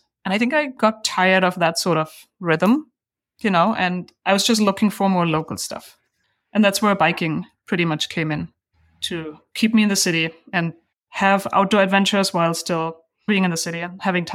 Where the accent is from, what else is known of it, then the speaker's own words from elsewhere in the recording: Baden-Württemberg, Germany; Yeah, I grew up in Germany, southern Germany, close to the Black Forest.